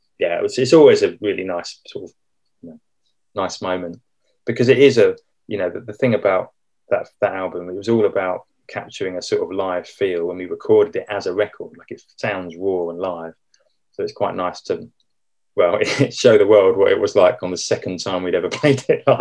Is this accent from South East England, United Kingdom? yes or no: yes; Reading, South East England, United Kingdom; Reading, because I grew up near Reading, and Reading was the local one.